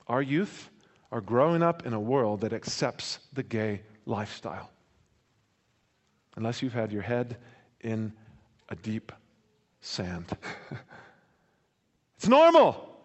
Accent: Bible Belt, United States; like where I grew up in the Bible Belt of America that had nice Christian sort of ethos.

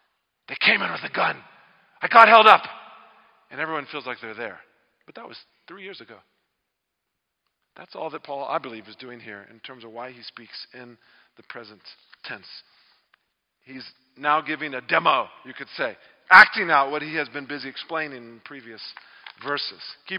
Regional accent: Texas, United States; Ask me, growing up in Bible Belt, Texas, never hardly touched another girl.

